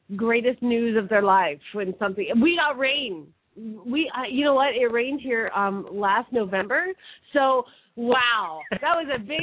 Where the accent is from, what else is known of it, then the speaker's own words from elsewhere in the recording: Phoenix, Arizona, United States; from Phoenix, Arizona